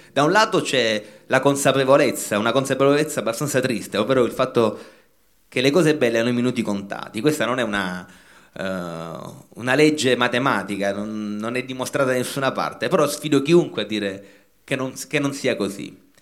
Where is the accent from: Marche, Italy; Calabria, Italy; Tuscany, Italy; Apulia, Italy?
Apulia, Italy; Brindisi; io vengo da Brindisi